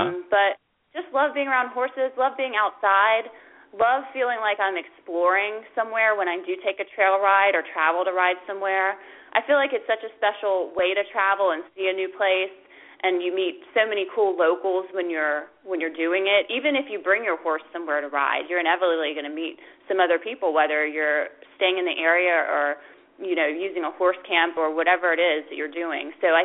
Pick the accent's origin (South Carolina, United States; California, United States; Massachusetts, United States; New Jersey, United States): South Carolina, United States; Myrtle Beach; I'm from Myrtle Beach, South Carolina. That's where I grew up.